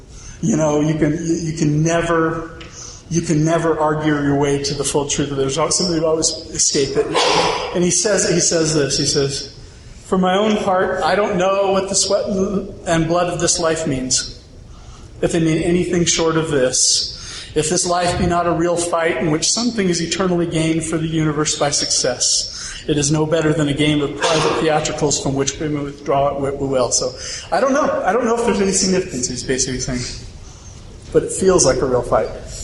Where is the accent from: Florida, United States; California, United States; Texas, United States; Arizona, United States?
California, United States; San Diego; I grew up in San Diego, and when you're in San Diego, just kind of like with the Wasatch Front here, but San Diego, you always know where the ocean is.